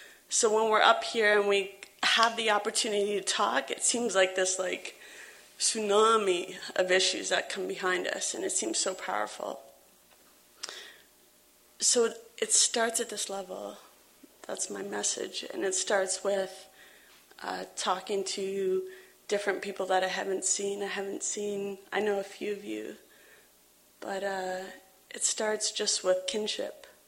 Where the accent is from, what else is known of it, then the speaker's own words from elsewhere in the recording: Toronto, Ontario, Canada; now in Halifax, Canada; I'm a Ojibwe, Soto Ojibwe from Manitoba. I was born and raised in Toronto.